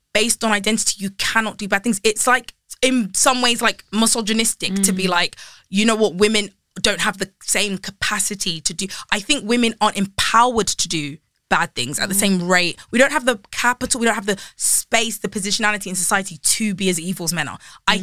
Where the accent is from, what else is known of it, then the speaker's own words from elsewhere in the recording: Croydon, London, United Kingdom; I'm from Croydon and everyone is black in Croydon.